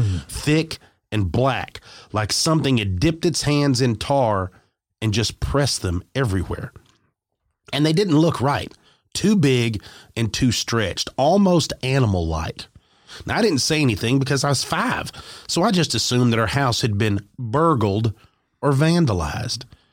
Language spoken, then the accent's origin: English; Bury, North West England, United Kingdom; I grew up in Bury in Greater Manchester, England.